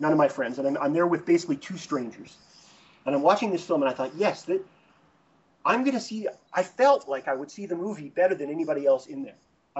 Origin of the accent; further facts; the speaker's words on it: Edmonton, Alberta, Canada; I'm from Edmonton, Alberta, originally, and it's the birthplace of Marshall McLuhan, I might add.